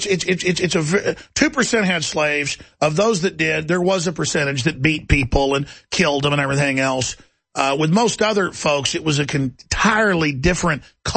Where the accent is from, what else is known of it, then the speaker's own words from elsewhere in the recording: Texas, United States; I'm from Texas. Texas was part of this whole Southern movement.